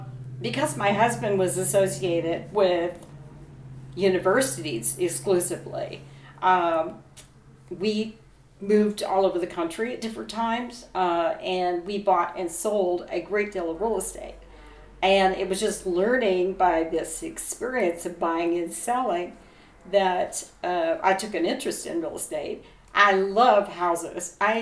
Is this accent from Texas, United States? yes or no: yes; Fort Worth, Texas, United States; also born or lived in Duncan, Oklahoma; I am not. I grew up in Fort Worth. I was born in Duncan, Oklahoma, home of Halliburton.